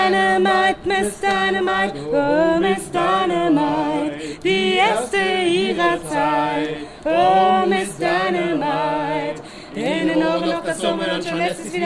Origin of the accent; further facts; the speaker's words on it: Wuppertal, North Rhine-Westphalia, Germany; Ich komme eigentlich aus Wuppertal